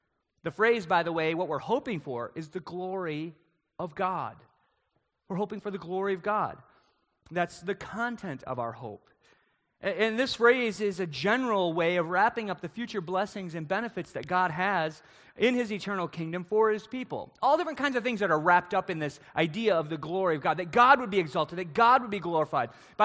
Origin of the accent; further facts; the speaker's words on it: Michigan, United States; We're from Michigan, so there's all kinds of sports hopes that get dashed, you know.